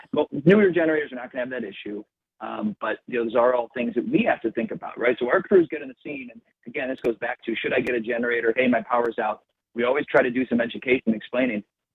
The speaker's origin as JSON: {"language": "English", "region": "Midwest", "country": "United States", "tie": "born or raised there", "said": "And listen, I'm a Midwest guy. I've been born and raised in the Midwest my whole life"}